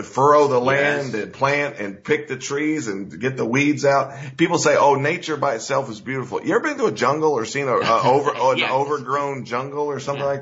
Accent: the South, United States; I can remember being a child in the South, growing up in the South.

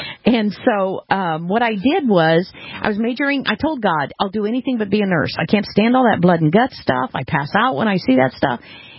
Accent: Arkansas City, Kansas, United States; I grew up in Arkansas City, Kansas, and it played a huge role in my life because it was a town where we had like five blacks and no Jewish people, three Italians, and that was it.

